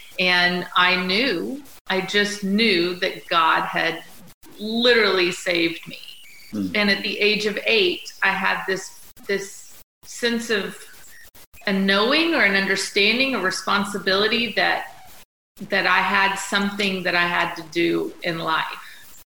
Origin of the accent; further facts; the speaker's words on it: Sherman, Texas, United States; I'm a Texas girl. I was brought up in Sherman, Texas, for the most part. One of four. And you know, brought up Catholic.